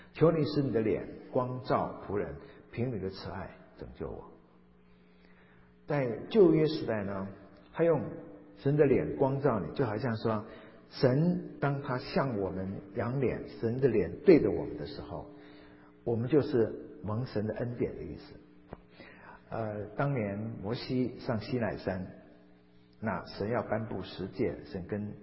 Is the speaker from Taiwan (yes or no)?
no; Fujian, China; 否则我们福建人怎么会做面食？